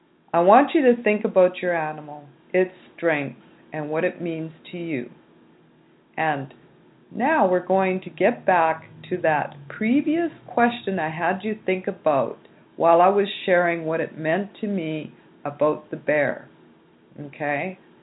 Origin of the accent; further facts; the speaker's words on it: British Columbia, Canada; My people are from British Columbia, and we're from the Plateau region, and our families reside within 6 Chilcotin communities. My family live in the mountains called Honeycutin.